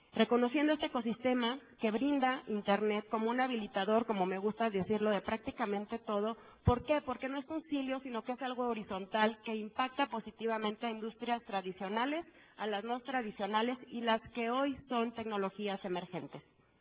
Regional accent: Mexico; porque al fin y al cabo soy una mexicana y una ciudadana votante

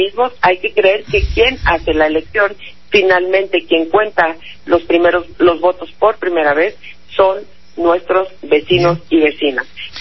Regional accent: Sonora, Mexico; vengo del estado de Sonora.

